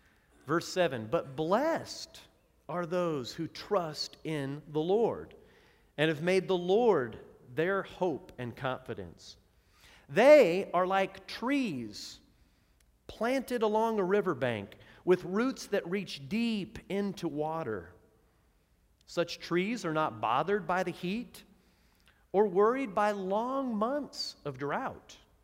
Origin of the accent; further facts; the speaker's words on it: Oregon, United States; I grew up in Oregon.